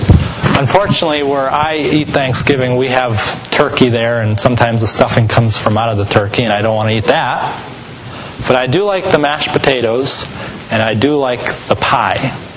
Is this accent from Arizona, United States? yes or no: no; Massachusetts, United States; The church that I grew up in Massachusetts, on the top of the front there is these three words